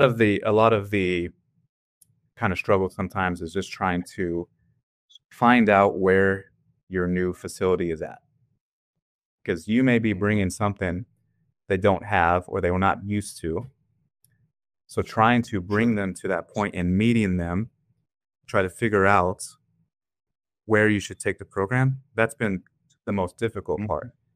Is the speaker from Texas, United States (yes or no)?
yes; San Antonio, Texas, United States; But I'm from San Antonio.